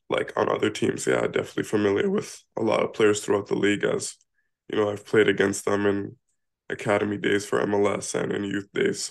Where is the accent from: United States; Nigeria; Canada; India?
Canada; Brampton, Ontario; We're both from Brampton and live very close together.